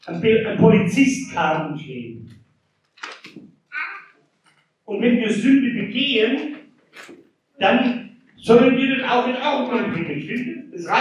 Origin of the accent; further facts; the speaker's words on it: Baden-Württemberg, Germany; Ich bin Schwabe, habt ihr schon mal?